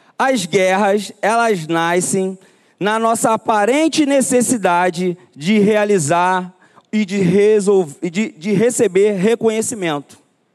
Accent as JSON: {"language": "Portuguese", "town": "Duque de Caxias", "region": "Rio de Janeiro", "country": "Brazil", "tie": "born or raised there", "said": "eu fui criado lá no Gramacho, em Duque de Caxias."}